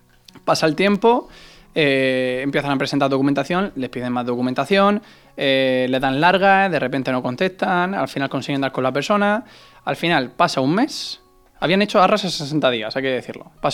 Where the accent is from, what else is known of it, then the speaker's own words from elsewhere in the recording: Murcia, Region of Murcia, Spain; De Murcia. No se nota, ¿no? Apenas.